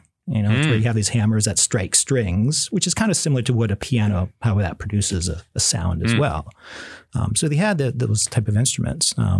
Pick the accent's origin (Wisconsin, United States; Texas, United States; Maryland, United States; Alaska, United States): Alaska, United States; Fairbanks; I was born in Fairbanks. Yeah. I was raised there, and I learned to play the piano early age, 4 or 5